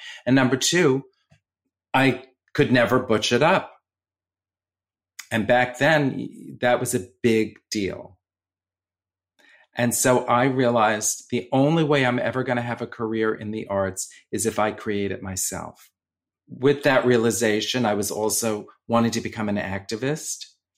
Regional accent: Bronx, New York, United States; accent: Bronx; being femme, and my Bronx accent, it all just sort of came together.

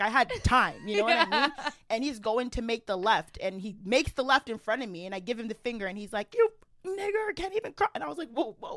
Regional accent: Canada; born there; I was born in Canada.

